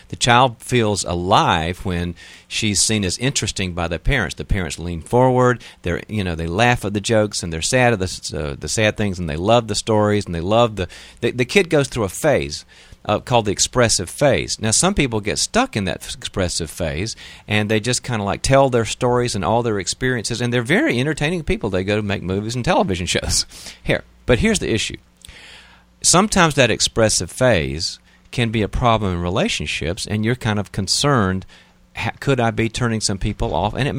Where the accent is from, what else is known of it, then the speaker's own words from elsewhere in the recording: North Carolina, United States; I mean, I'm from North Carolina. I know how we visit also. We Tar Heels visit in a certain way.